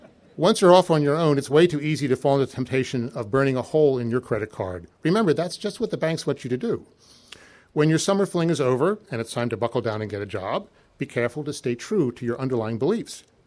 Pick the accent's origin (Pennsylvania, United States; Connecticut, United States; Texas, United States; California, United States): Pennsylvania, United States; Philadelphia; Neither were any of us born in bear country. Actually, we're all from Philadelphia.